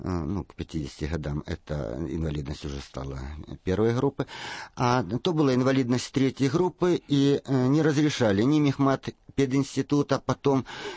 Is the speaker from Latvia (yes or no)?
no; Kharkiv, Kharkiv Oblast, Ukraine; Мы из Харькова.